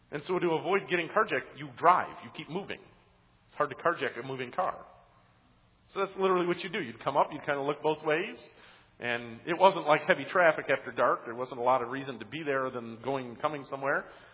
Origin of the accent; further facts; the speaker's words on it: Detroit, Michigan, United States; I grew up in and around Detroit.